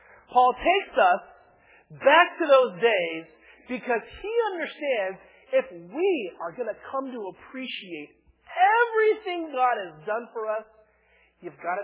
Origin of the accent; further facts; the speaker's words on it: California, United States; born there; When people ask me what province am I from, I was born in Los Angeles County.